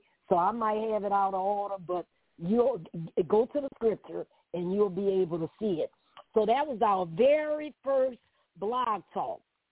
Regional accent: New Orleans, Louisiana, United States; hey, I'm from New Orleans. I have an accent, barely can talk real good.

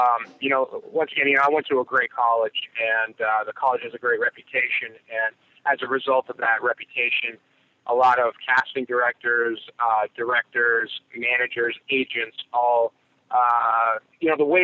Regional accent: Pittsburgh, Pennsylvania, United States; I come from Pittsburgh, and you know that's where zombies were invented.

